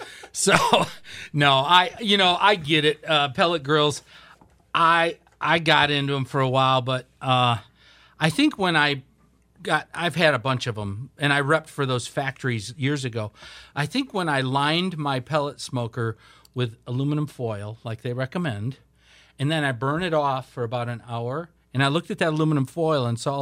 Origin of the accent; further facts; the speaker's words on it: Michigan, United States; I was just over there a couple years ago, and it's like, I'm from Michigan. Your beer's kind of mediocre.